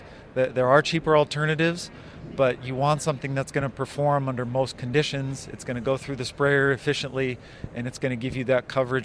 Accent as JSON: {"language": "English", "town": "Council Bluffs", "region": "Iowa", "country": "United States", "tie": "born or raised there", "said": "So I grew up in Council Bluffs. I had friends that farmed on the bluffs"}